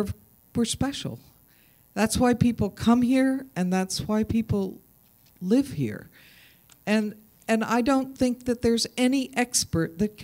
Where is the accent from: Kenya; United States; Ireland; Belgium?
United States; Tuftonboro, New Hampshire; and I'm from Tuftonboro.